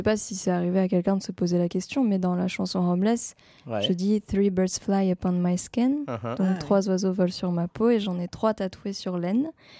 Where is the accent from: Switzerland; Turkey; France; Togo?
France; En tant que Française en France, c'est juste complètement pas compatible.